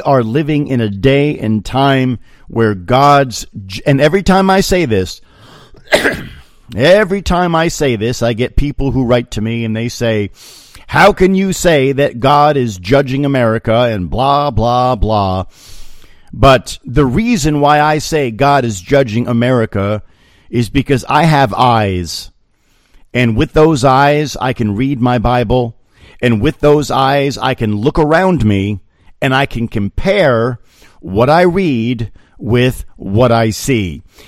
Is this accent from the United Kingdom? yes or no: no; Pompton Lakes, New Jersey, United States; the majority of the fathers in my neighborhood growing up on Ramapo Avenue in Pompton Lakes, there were so many World War II veterans.